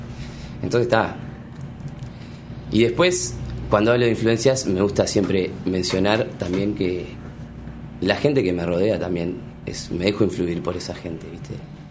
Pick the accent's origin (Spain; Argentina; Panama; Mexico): Argentina; Buenos Aires; also born or lived in Uruguay; Nací en Buenos Aires y hice la escuela allá, entonces estoy como en un permanente de vuelta con Buenos Aires.